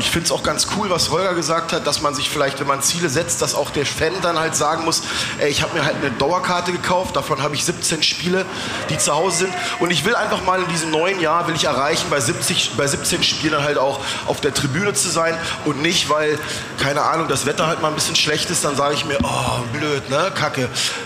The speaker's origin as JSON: {"language": "German", "town": "Fallersleben", "region": "Lower Saxony", "country": "Germany", "tie": "born there", "said": "obwohl ich gebürtiger Fallersleber bin."}